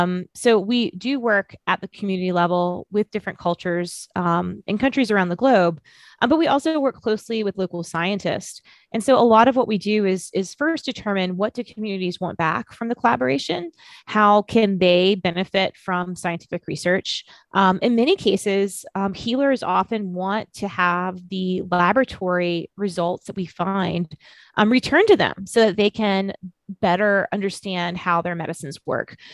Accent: Florida, United States; I grew up in South Florida in this little rural town, and I spent a lot of time outdoors.

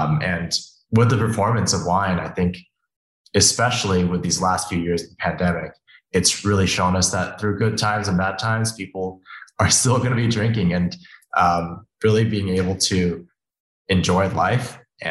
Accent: Beijing, China; also born or lived in Hong Kong; I grew up in Beijing, in Hong Kong, at a time where red wine, especially from France, was getting huge.

